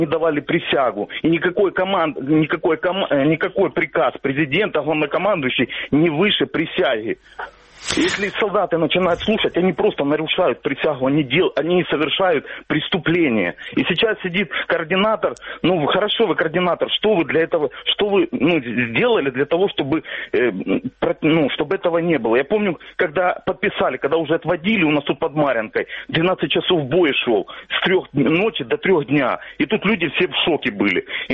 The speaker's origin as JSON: {"language": "Russian", "region": "Donetsk Oblast", "country": "Ukraine", "said": "из Донецкой области."}